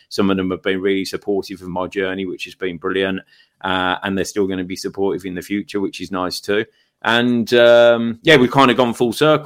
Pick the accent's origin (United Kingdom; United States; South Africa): United Kingdom; Solihull, West Midlands; And I grew up in the Midlands, I grew up in Solihull